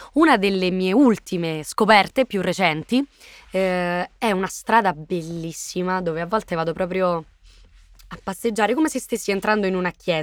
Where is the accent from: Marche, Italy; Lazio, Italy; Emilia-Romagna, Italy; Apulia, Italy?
Lazio, Italy; Rome; born there; Io sono nata a Garbatella, quindi 30 anni fa, precisamente. Sono nata a Garbatella. Mia mamma è di Garbatella. Ha sposato un Torpigna